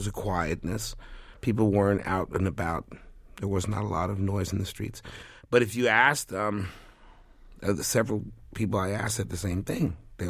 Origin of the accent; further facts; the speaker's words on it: New York, United States; also born or lived in Mexico City, Mexico; I was raised in New York, yeah.